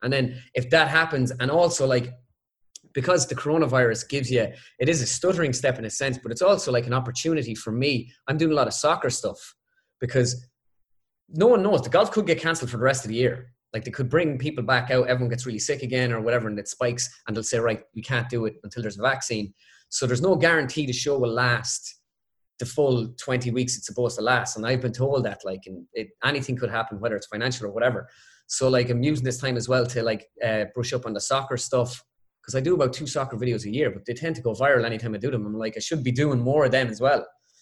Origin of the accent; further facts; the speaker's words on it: Ireland; Because, like, being Irish, like I was saying, it's very hard for me to come on and go